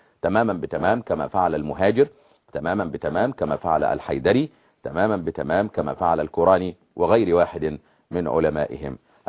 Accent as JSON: {"language": "Arabic", "country": "Egypt", "said": "وعندنا في مصر"}